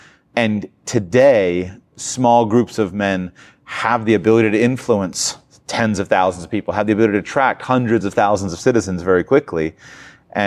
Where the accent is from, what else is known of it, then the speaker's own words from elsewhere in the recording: United States; I come from the United States of America, but I really don't feel very much kinship with U.S. Americans